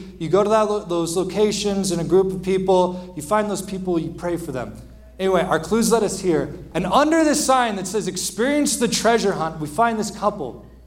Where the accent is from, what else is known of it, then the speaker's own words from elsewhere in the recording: Oregon, United States; also born or lived in California; I grew up in Oregon. I only went to California for college and worked there for a little bit. Then I moved here in 2019, okay? So I'm not from California.